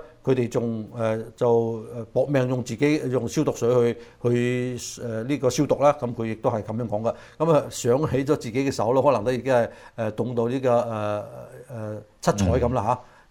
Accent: Hong Kong; 我哋清醒，我哋香港人而家喺我哋網上邊呢個同我哋一齊傾偈嘅人咧，亦都好清醒。

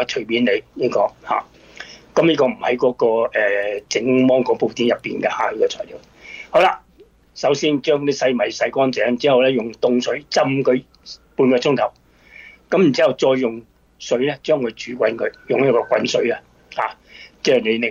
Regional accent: Guangdong, China; 有啲叫黃瓜啦嚇，我哋廣東人通常都叫青瓜

